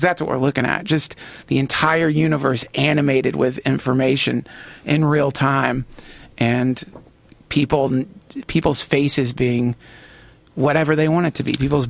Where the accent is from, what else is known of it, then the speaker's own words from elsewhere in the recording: North Carolina, United States; I grew up in North Carolina